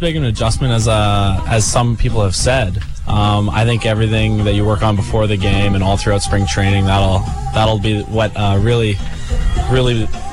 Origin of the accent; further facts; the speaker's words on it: Canada; It's because I'm Canadian.